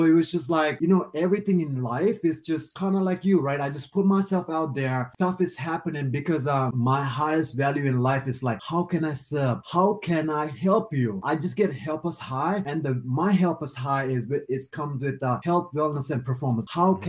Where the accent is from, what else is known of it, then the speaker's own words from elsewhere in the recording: Sri Lanka; Like I came from Sri Lanka.